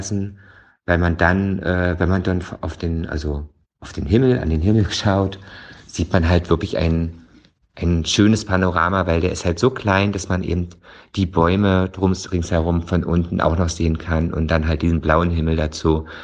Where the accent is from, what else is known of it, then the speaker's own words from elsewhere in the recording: Mecklenburg-Vorpommern, Germany; also born or lived in Berlin; ich bin 41 Jahre jung und ich komme ursprünglich aus Mecklenburg-Vorpommern und bin seit 2005 oder war seit 2005 in Berlin und habe dort 13 Jahre verbracht.